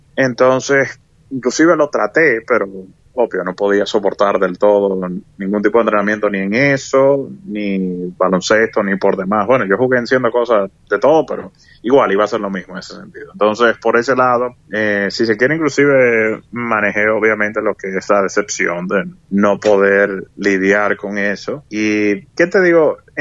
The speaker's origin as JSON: {"language": "Spanish", "country": "Dominican Republic", "said": "Realmente yo, como buen dominicano, tenía mi aspiración inicial de querer ser beisbolista."}